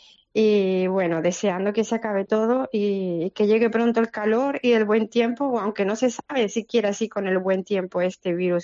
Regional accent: Spain; como española aconsejo

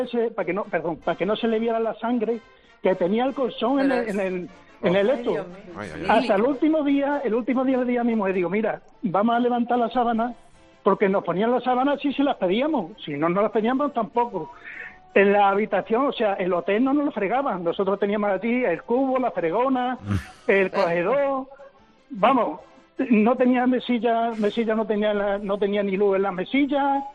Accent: Badajoz, Extremadura, Spain; Y soy de Badajoz, salimos de Badajoz a las 6 de la mañana, llegamos a Tenerife

